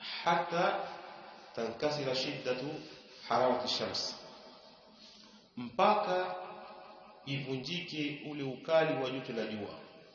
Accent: Mombasa, Mombasa County, Kenya; wakati wa dhuhuri kama kule kwetu Mombasa, sasa wakati wa dhuhuri unaingia na kama 30 adhuhuri saa 6:30.

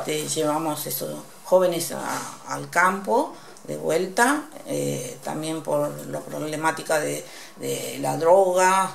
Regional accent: Buenos Aires Province, Argentina; también traigo cosas para contarle de allá, de nuestra provincia, de Buenos Aires.

